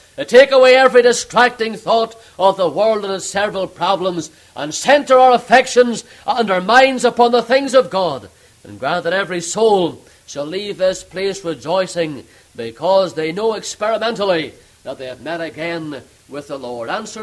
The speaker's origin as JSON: {"language": "English", "country": "Canada", "said": "I come just now from Canada"}